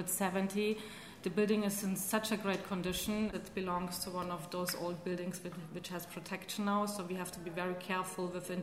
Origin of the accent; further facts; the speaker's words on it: Athens, Attica, Greece; And yes, I've been traveling a lot, but I would always come back to Athens. It's my hometown. I'm so happy being here, and there's so much to discover.